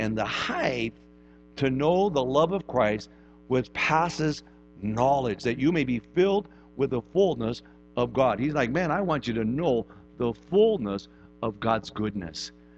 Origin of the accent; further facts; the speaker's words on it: Midwest, United States; Like, I was raised in the Midwest. We don't do that.